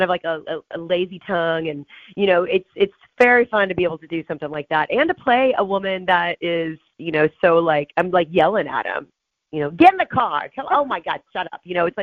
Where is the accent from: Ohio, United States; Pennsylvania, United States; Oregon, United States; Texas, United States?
Texas, United States; Houston; I was 5'10 when I was 13. I'm from Houston.